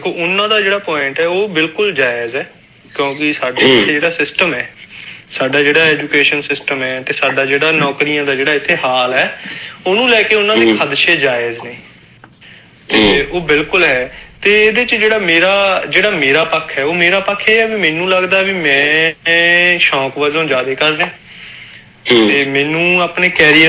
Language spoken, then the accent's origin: Punjabi; Randiala, Punjab, India; ਮੇਰਾ ਪਿੰਡ ਰੰਡਿਆਲਾ ਮੋਗੇ ਜ਼ਿਲ੍ਹੇ ਦੇ ਵਿੱਚ